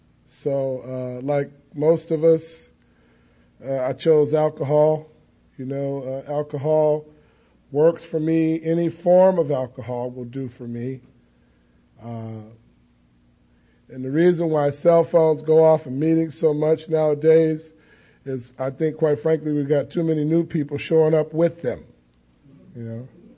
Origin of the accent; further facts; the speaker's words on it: Watts, California, United States; also born or lived in San Fernando Valley; But I am really from Watts. I grew up in Watts. I lived in Watts for 14 and a half years.